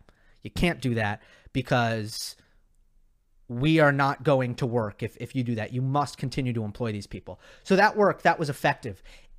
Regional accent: Australia; I'm from Australia and think that's the most annoying Australian accent

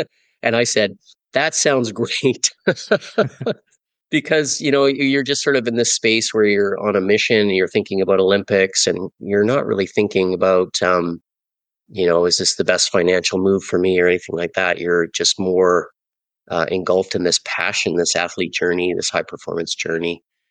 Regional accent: British Columbia, Canada; I grew up on Vancouver Island on the west coast of Canada, and I'd always wanted to move back there anyway.

